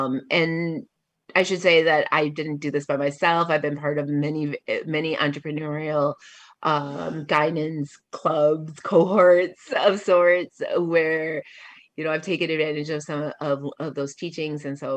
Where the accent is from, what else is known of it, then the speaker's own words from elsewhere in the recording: Mexico; I don't have to go to Mexico to actually look like I want to be from Mexico, because I am from Mexico.